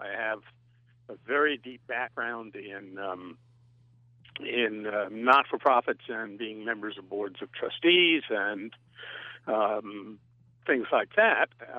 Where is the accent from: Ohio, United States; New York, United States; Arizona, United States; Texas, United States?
New York, United States; New York City; I'm a transplant from New York City, so I don't care